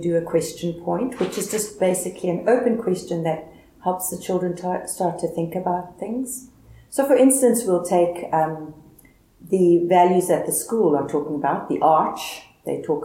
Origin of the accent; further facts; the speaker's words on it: South Africa; now in England; I'm South African, so I use different words for different things, and I'm learning the English of England